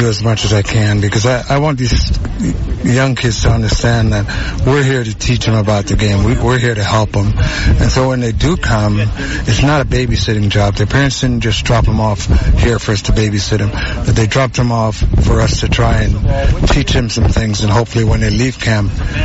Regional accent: Panama; You know, as a young man growing up in Panama, I just didn't want to play anymore.

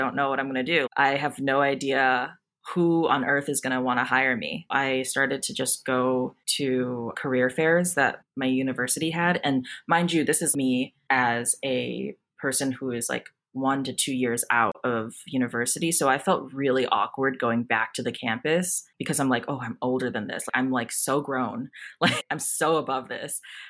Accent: East Coast, United States; now in San Francisco, United States; I'm from the East Coast, so New York wasn't really all cool or anything to me.

